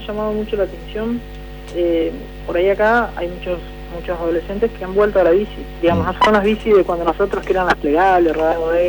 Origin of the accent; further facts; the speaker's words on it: Santa Fe, Argentina; Yo por ahí soy de la Santa Fe